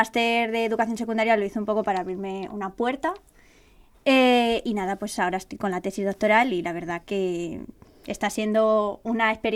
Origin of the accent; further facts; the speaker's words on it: Campo de Criptana, Castilla-La Mancha, Spain; como ya han dicho mis compañeras. Soy de Campo de Criptana, que es un pueblo de la provincia de Ciudad Real, de Castilla-La Mancha, y tengo 24 años.